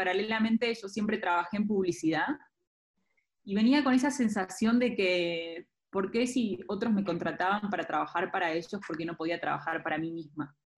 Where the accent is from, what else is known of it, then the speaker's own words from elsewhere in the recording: Buenos Aires, Argentina; now in Mexico; Yo soy de Argentina, por si no se nota. y me mudé a México hace más o menos 7 años.